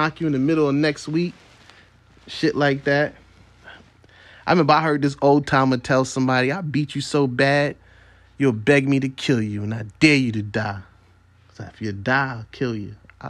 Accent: Brooklyn, New York, United States; I'm from Brooklyn, New York, and if you're from Brooklyn, New York, in particular Central Brooklyn.

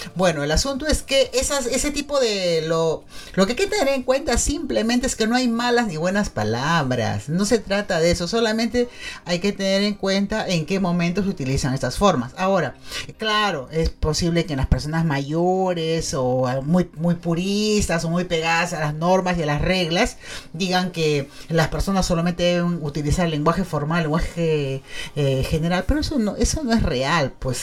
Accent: Lima, Peru; Si nosotros somos peruanos, somos limeños

